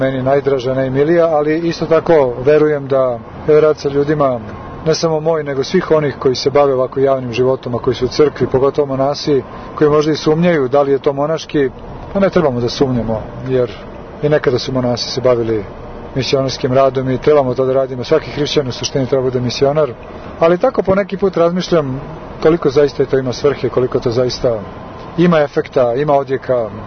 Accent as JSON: {"language": "Serbian", "region": "Belgrade", "country": "Serbia", "tie": "born there", "said": "Ja sam rođen u Beogradu, ali nekako ovu Šumadiju osjećam svojom domovinom, svojom otadžbinom, svojim tlom."}